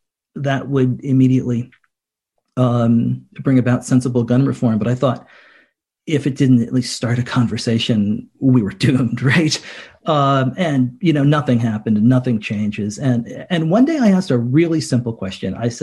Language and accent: English; Connecticut, United States; And I grew up in Connecticut, and at the end of 2012 in Connecticut, there's that gruesome massacre at Sandy Hook